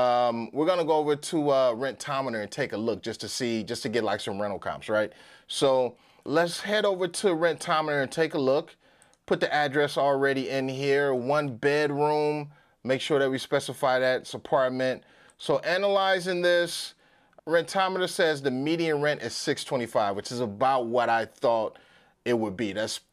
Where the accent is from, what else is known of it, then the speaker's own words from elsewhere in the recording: St. Louis, Missouri, United States; real estate investor, also mortgage loan originator, primarily working with real estate investors and investment property. And for today's deal of the week, we're going to be in my hometown, St. Louis, Mis